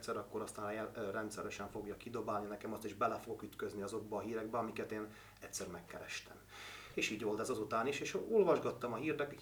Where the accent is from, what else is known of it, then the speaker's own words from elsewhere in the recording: Southern Slovakia, Slovakia; mert hát felvidéki magyarként Szlovákiában én azt hiszem, hogy én azt tartom legfontosabbnak, hogy mi itt megmaradjunk és gyarapodjunk